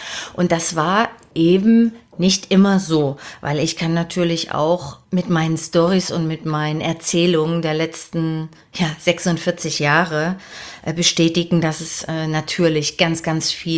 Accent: Dresden, Saxony, Germany; also born or lived in Leipzig; Ich bin ein Ostmädel der 80er und darauf bin ich tierisch stolz. Ich bin in Leipzig geboren und bin 1980 pünktlich zu meiner Einschulung mit meinen Eltern ins wunderschöne Elbflorenz nach Dresden gezogen.

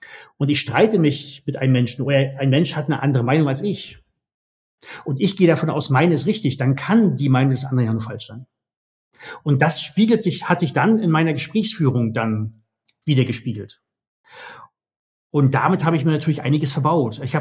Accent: Waren, Mecklenburg-Vorpommern, Germany; meine Kindheit in Wahren-Müritz hat mich extrem, extrem geprägt. Ein wunderschöner Ort.

